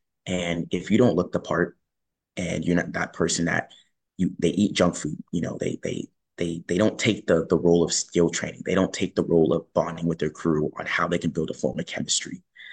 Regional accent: Florida, United States; I am from South Florida.

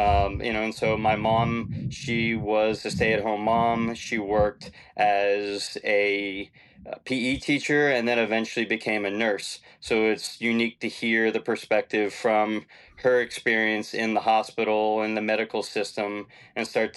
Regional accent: Fort Myers, Florida, United States; born there; I was born in Fort Myers, Florida, and I have one other sibling, a younger brother

